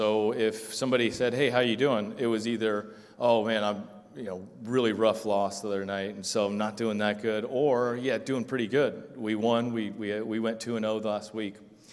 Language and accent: English; Keizer, Oregon, United States; Well, everyone … I'm from Kaiser originally, and, well, the Salem area. I went to high school in Salem, so been back, like Tyler said, for a while.